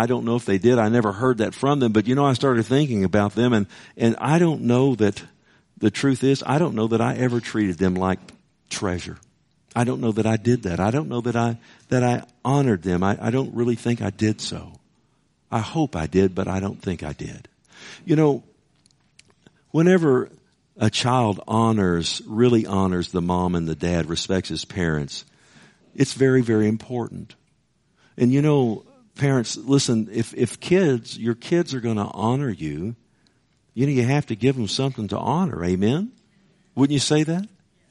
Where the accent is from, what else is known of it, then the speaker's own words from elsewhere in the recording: Keller, Texas, United States; We grew up in Keller on the farm, okay?